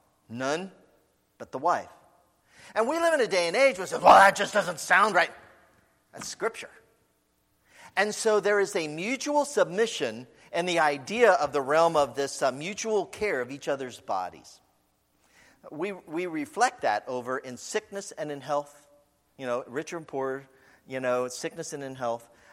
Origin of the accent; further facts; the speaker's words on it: Dayton, Ohio, United States; Even I grew up in Dayton, Ohio, inner city, and I didn't have that.